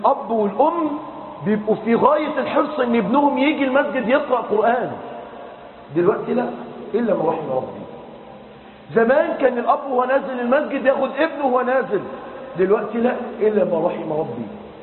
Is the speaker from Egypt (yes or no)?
yes; Egypt; احنا النهاردة عندنا في مصر 10 مليون عانس ساب تكاليف الزواج.